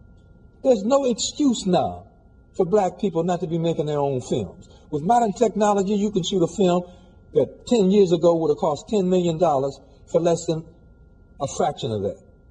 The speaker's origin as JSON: {"language": "English", "town": "Chicago", "region": "Illinois", "country": "United States", "tie": "born or raised there", "said": "For instance, I never raised a dime out of my hometown, Chicago."}